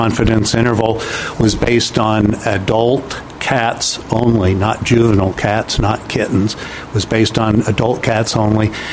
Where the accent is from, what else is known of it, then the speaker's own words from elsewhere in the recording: Sammamish, Washington, United States; from Sammamish, Washington.